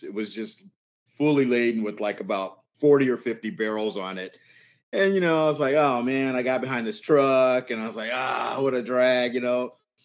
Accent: California, United States; I'm such a die in the hard. I'm a Californian man.

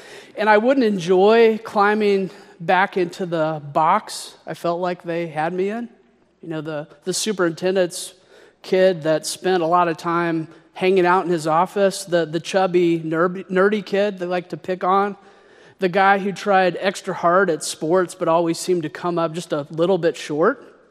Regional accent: Missouri, United States; But one thing I'll say is I haven't been to my hometown very much. And I have to confess that I haven't ever been back to one of my high school class reunions. Now, there's a number of factors as to why. I didn't particularly enjoy my small Missouri town.

